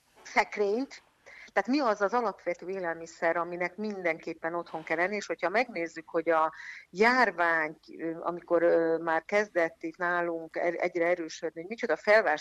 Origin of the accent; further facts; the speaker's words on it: Hungary; De én egy vidéki lány vagyok